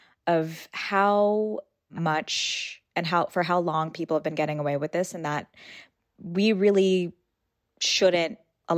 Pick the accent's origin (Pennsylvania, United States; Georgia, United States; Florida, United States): Florida, United States; Port St. Lucie; the mosque that I grew up closest to in Port St. Lucie, Florida.